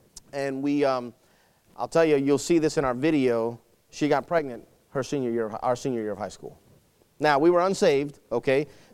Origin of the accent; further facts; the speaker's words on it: Baltimore, Maryland, United States; So I want to share with you the fact that Trina and I were both raised in Baltimore.